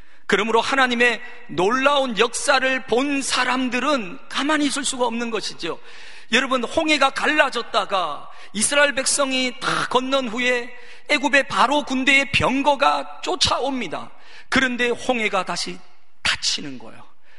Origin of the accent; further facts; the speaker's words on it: South Korea; 우리는 좀 한국 사람들이잖아요.